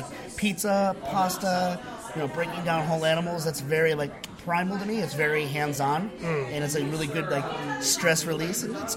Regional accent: Hartford, Connecticut, United States; now in Boston, United States; Well, I grew up in Hartford, Connecticut, and I was coming up to Boston a lot for like punk rock and hardcore shows

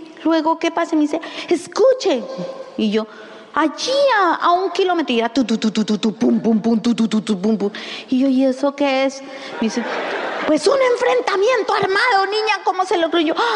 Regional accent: Colombia; Yo vengo de Colombia. Nosotros venimos de Colombia. Un país golpeado por muchas situaciones.

